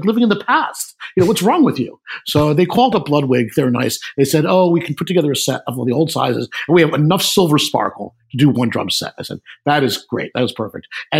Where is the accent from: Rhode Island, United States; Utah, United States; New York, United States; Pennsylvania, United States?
New York, United States; New York City; I grew up in New York City. I do drive, but I know a lot of people who never learned because they live in New York City.